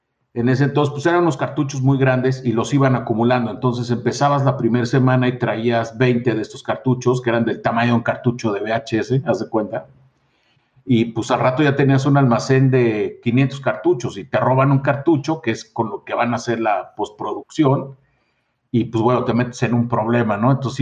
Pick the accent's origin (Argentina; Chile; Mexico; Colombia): Mexico; Mexico City; mucha gente aquí en la Ciudad de México cree que soy de Tijuana, pero no soy de Tijuana, soy de Feño, aquí nací, aquí he vivido, aunque he pasado mucho tiempo allá en Baja California, pero soy de aquí, de la Ciudad de México.